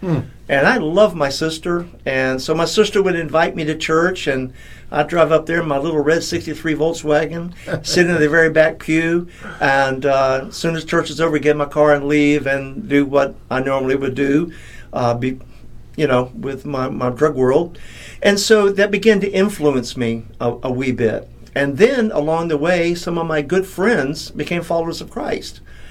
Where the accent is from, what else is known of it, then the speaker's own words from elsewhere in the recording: Tampa, Florida, United States; Well, I was raised in Tampa.